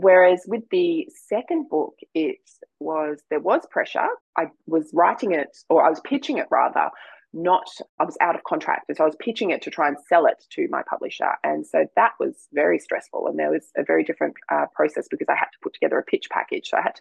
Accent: Townsville, Queensland, Australia; a lot of the inspiration came from my hometown of Townsville and just the general sort of the setting around here and the landscape around here.

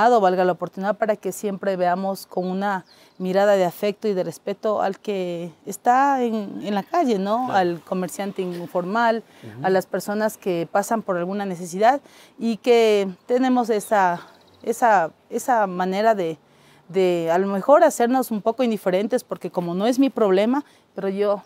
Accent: Ibarra, Imbabura, Ecuador; así somos los ecuatorianos, los ibarreños, los caranqueños, ¿no?

